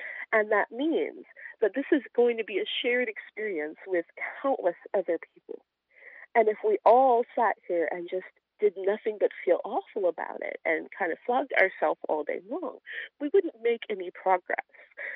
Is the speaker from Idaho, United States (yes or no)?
no; Washington, United States; I grew up in the Seattle area. And so I was, my whole childhood, probably till about eighth grade, I was always the only black person in every room I was in.